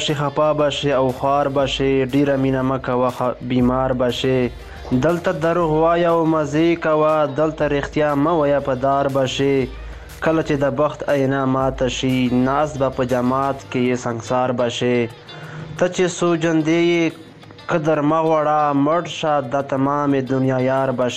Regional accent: Bannu, Khyber Pakhtunkhwa, Pakistan; د پاکستان بنو زیلی څخه یم.

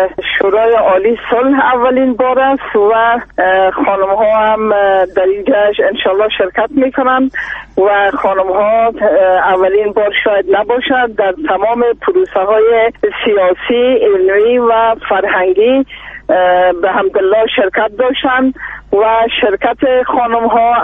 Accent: Afghanistan; زن و مرد همه ما افغان هستیم

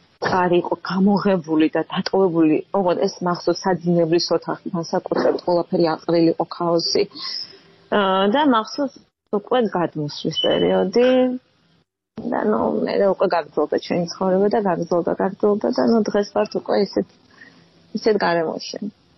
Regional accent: Abkhazia, Georgia; born there; რომ აი აფხაზეთიდან არა, აი ძალიან ზაფხულობდა ჩემში იმ ადგილის სიყვარული, სადაც დავიბადე.

